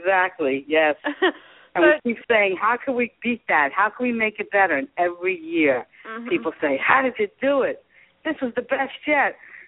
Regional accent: New York, United States; Well, you don't sound like you're from Texas. I'm from New York. Well, where are you now? I'm in Florida.

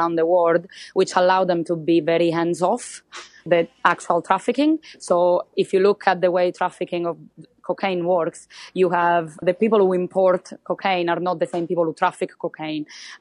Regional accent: Calabria, Italy; I don't live in Germany, so I don't know about the German situation. But I come from Calabria

